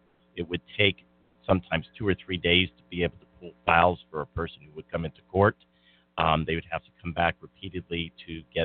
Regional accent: Las Cruces, New Mexico, United States; Well, I'm from Las Cruces. I was born and raised here, and I've lived here my entire life, except for 3 years in law school.

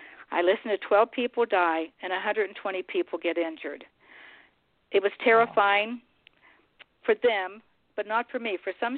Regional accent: West Virginia, United States; moved away as an adult; also born or lived in Georgia; I'm formerly from West Virginia, so my first 18 years were taught in West Virginia at junior high level. And then I moved to Metro Atlanta, Georgia in 1989

